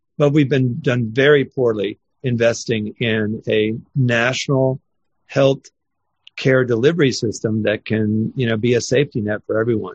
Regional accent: United States; I am an American and I was born here and raised here.

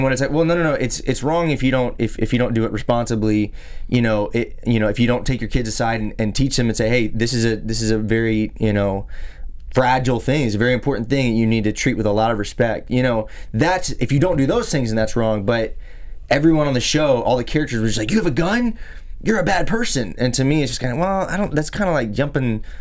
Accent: Texas, United States; I grew up in Texas. So my whole family were, you know, aunts and uncles and friends. I mean, hunting was huge.

